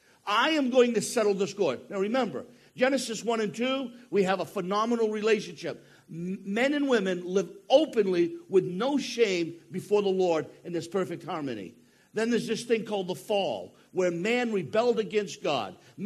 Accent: Maine, United States; And I am from Maine, and that is north.

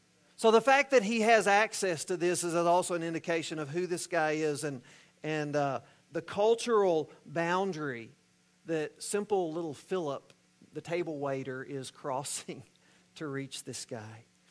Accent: Mesquite, Texas, United States; Again, I grew up in Mesquite. So a lot of guys had skull rings on their back pocket.

